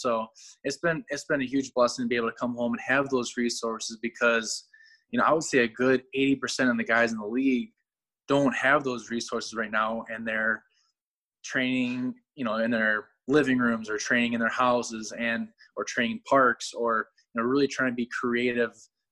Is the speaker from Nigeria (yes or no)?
no; Wisconsin Rapids, Wisconsin, United States; I always trained at the high school growing up in Wisconsin Rapids.